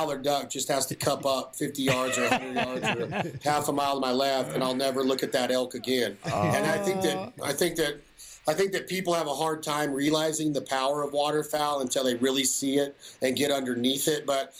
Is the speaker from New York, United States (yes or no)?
no; Reno, Nevada, United States; it was pretty limited to hunting some Canada geese in the southeast part of my hometown of Reno, Nevada.